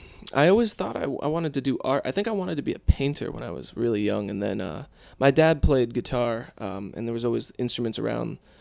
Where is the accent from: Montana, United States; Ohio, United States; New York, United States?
New York, United States; Ardonia; also born or lived in the South; I grew up, I was born in the South, but, from when I was 6 or 7, I was raised in a small town, Ardonia.